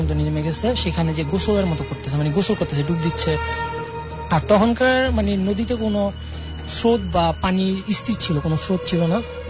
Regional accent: Bikrampur, Dhaka Division, Bangladesh; আমার গ্রামের বাড়ি হচ্ছে বিক্রমপুর।

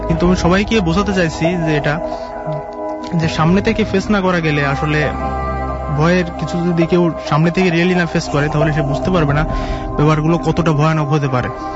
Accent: Khulna Division, Bangladesh; আমি আসছি মহাকালী থেকে এবং আমার গ্রামের বাড়ি বাগেরহাট জেলার ষাটতলা গ্রামে।

